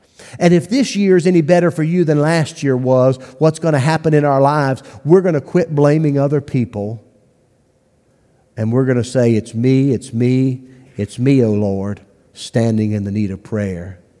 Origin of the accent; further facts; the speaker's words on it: Ireland; I'm Irish.